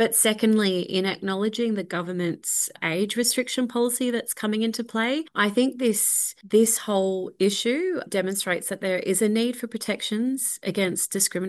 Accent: Australia; we collectively as Australian citizens go, this is not what we're about.

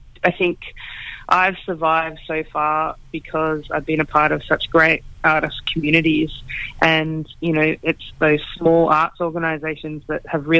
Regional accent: Australia; I have an immigrant heritage. I'm Indigenous Fijian. I grew up in Australia. I'm also European Australian.

